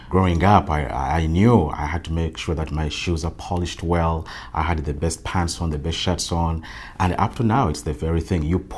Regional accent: Uganda; Growing up in Uganda, the only people I knew were Ugandans of my tribe, the Baganda. Everything was celebrated, you know, in my mother tongue, sometimes English and Latin.

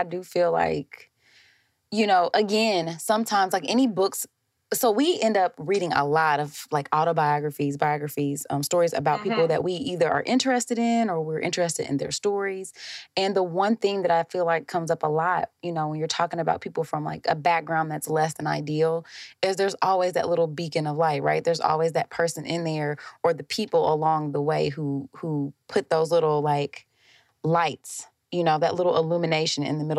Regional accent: Detroit, Michigan, United States; People don't believe I'm from Detroit because I enunciate my consonants and vowels.

